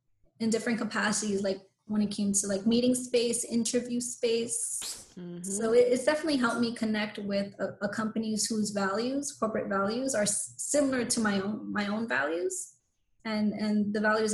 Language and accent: English; Jamaica, New York, United States; You know, I'm from Jamaica, Queens, that was on that roster to be gentrified.